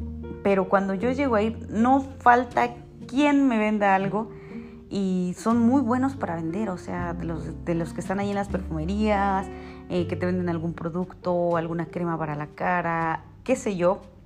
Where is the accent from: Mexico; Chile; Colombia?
Mexico; en nuestro caso, como mexicanos, yo no sé en Latinoamérica, pero en México, pues es quincenal